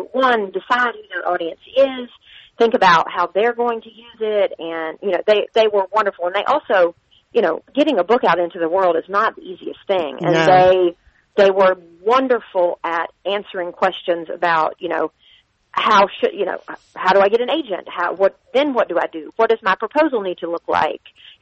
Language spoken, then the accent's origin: English; North Carolina, United States; So I'm from Eastern North Carolina. My family owned the farm supply in the area that I was from, and so I grew up. I grew up in town, not on a farm, but in a definite farming community and around farmers.